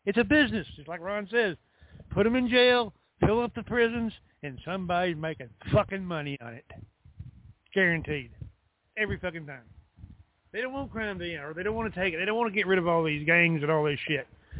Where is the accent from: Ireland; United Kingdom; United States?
United Kingdom; England; I'm English.